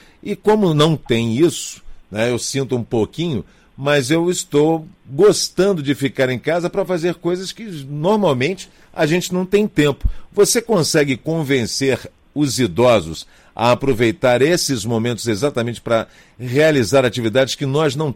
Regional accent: Rio de Janeiro, Brazil; Eu, como sou carioca, E carioca, você sabe, adora um bom papo

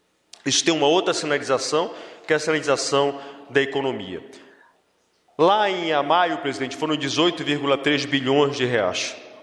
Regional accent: Pará, Brazil; eu, como paraense, lhe agradeço, como um amante do Marajó

